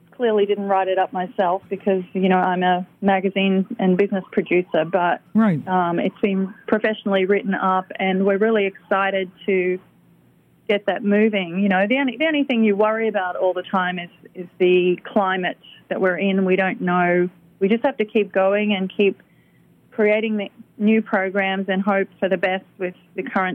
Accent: Australia; accent: Australian; My Australian accent.

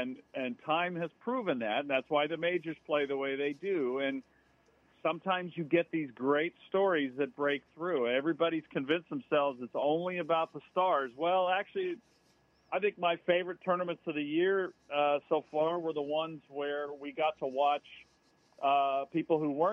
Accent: Los Angeles, California, United States; they've had cuts at Riviera in my hometown.

